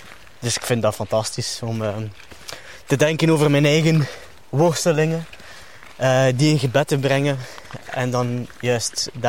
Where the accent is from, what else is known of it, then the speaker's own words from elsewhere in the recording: Ghent, East Flanders, Belgium; Ik ben een echte Gentenaar. Vroeger woonde ik hier vlakbij zelfs.